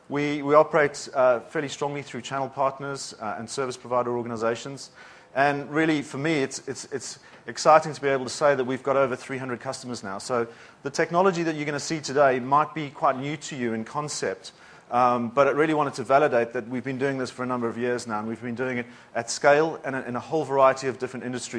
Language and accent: English; South Africa; now in United Kingdom; Originally, I'm from South Africa, but I live and work in the UK for AppDNA out there.